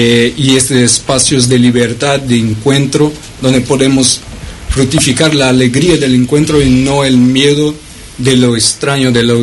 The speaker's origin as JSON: {"language": "Spanish", "country": "Brazil", "second_language": "Spanish", "lives_now": "Spain", "said": "yo soy de Brasil. Agradezco por este espacio abierto acá. Entonces, perdóname por mi español un poco flaco"}